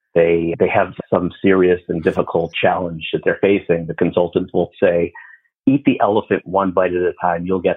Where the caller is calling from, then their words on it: Chicago, Illinois, United States; Chicago, Illinois.